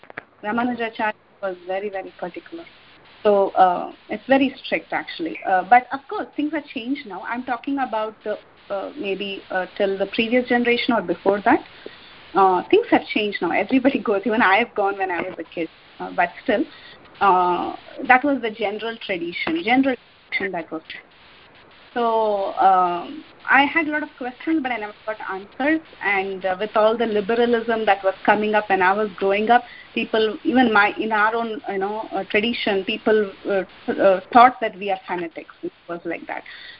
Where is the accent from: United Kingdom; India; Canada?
India; English is a second language; moved away as an adult; now in United States; I came from India after marriage.